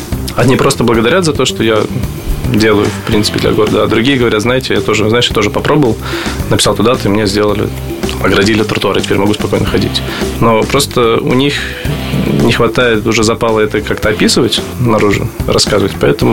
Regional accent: Moscow, Russia; Мы москвичи, мы горожане.

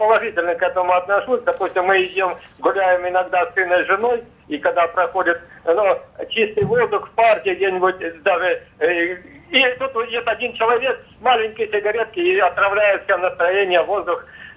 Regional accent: Moscow, Russia; я из Москвы.

